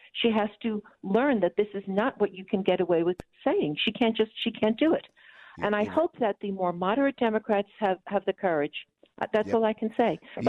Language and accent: English; United States; I say this as an American, and I also say this as a Jewish woman.